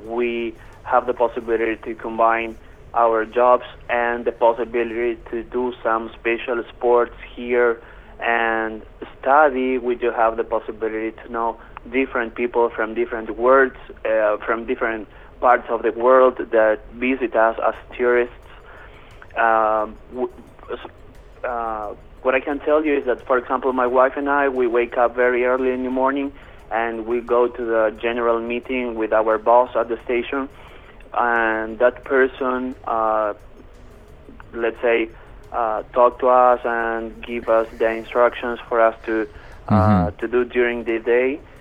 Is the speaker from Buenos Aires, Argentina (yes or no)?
no; Córdoba, Argentina; now in Esperanza Base, Antarctica; I'm 30 years old and I am from Cordoba in Argentina. And during this year, during 2019, I've been living here in Esperanza base.